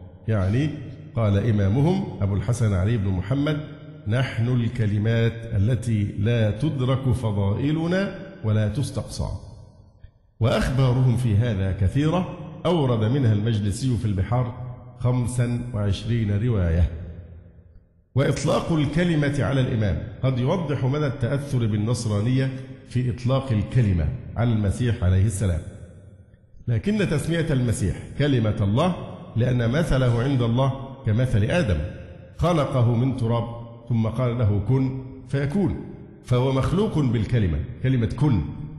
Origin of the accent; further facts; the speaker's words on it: Egypt; فما يحصل عندنا في مصر من عبادة الأضرحة